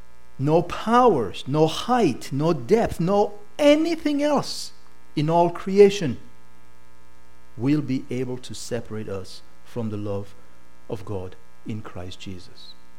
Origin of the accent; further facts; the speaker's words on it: Cameroon; I lived under that principle growing up in Cameroon.